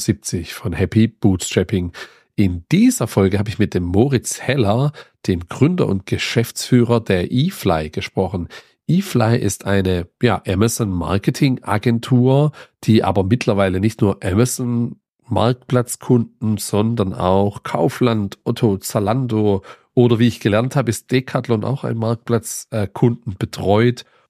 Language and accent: German; Neuenstadt, Baden-Württemberg, Germany; Bei uns in Neuenstadt, da komme ich ja her